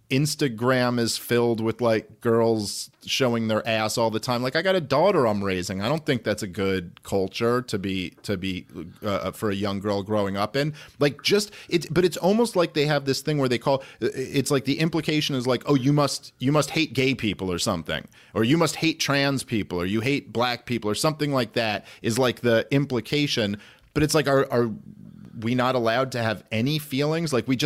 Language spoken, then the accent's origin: English; Brooklyn, New York, United States; I've came up in the stand-up comedy scene. I'm a Jew from Brooklyn.